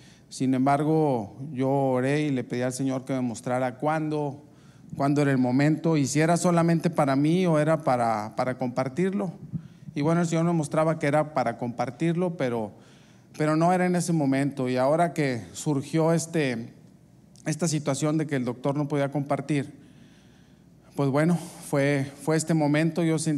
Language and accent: Spanish; Victoria, Tamaulipas, Mexico; also born or lived in Pachuca; nací en Pachuca, Hidalgo, pero tengo aquí pues prácticamente toda mi vida, ¿no? Soy prácticamente, me considero de Victoria. Aquí crecí, aquí me desarrollé, aquí he trabajado todo, aunque estudié en Monterrey